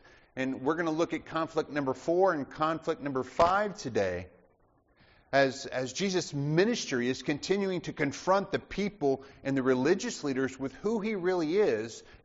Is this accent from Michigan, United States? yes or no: no; Dothan, Alabama, United States; my father was a deputy sheriff growing up in Dothan, Alabama.